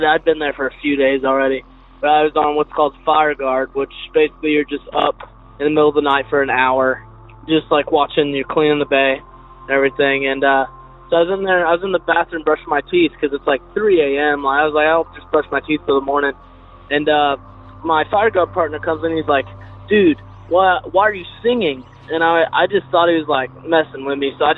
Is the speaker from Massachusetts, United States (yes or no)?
no; Texas, United States; I'm from Texas